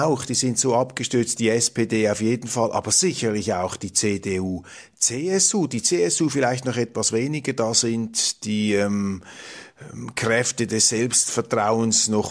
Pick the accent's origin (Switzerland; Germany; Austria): Switzerland; was uns ja als Schweizer sowieso nicht zusteht